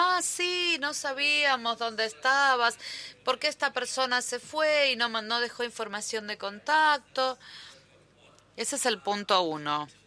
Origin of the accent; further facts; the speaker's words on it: Tunisia; Provengo de Túnez.